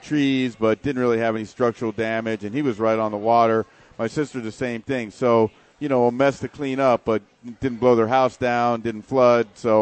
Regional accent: Miami, Florida, United States; But quite honestly, I grew up in Miami. If you don't speak Spanish, you're hosed.

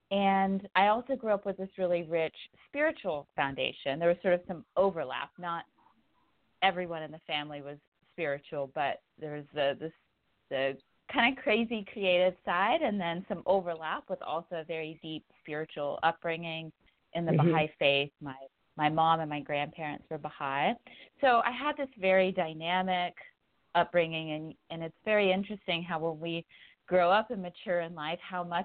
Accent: Texas, United States; So I grew up in Central Texas, and I have a very dynamic family.

